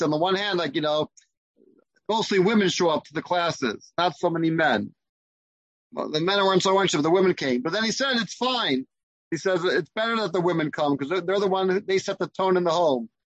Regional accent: Rochester, New York, United States; I grew up in Rochester, New York. So I remember I came back to visit

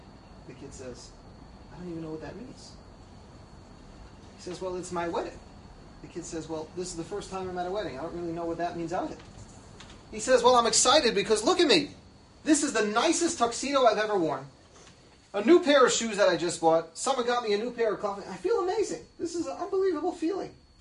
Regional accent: New York City, New York, United States; but I grew up in Washington Heights.

